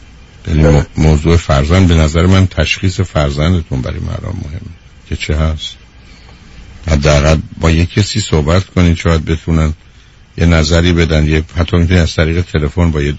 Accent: Iran; چون من ایرانیم و شما افغانید

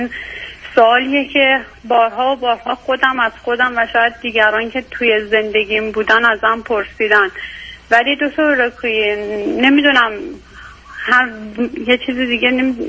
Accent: Iran; moved away as an adult; من موقعی که ازدواج کردم مستقیم از ایران اومدم اینجا.

